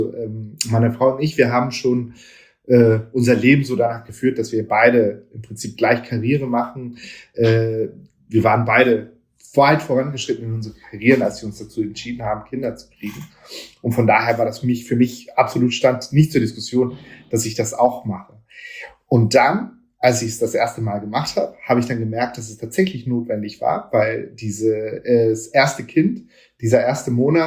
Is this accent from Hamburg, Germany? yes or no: yes; Hamburg, Germany; also meine Frau kommt ursprünglich aus Hamburg und ich bin hier in Hamburg aufgewachsen und wir dachten mit Kind, Großeltern, lohnt es sich ja zurück nach Hamburg zu ziehen.